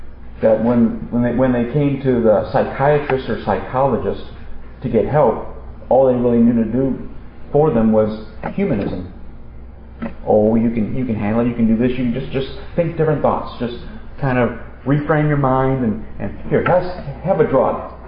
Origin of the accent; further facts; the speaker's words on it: South Lyon, Michigan, United States; When I go to the South and I talk in Southern churches, I tell them I'm from the South, Southern Michigan, and also the city's name is South Lyon.